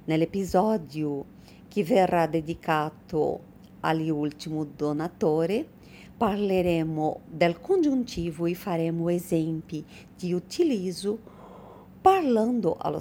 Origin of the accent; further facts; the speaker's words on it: Brazil; Italian is a second language; sono brasiliana anche io.